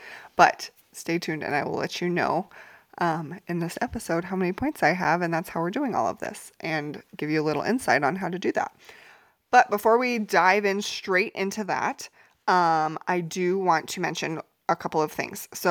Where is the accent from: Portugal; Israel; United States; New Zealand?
United States; New Mexico; I live here in the U.S. I'm from New Mexico, if you don't know.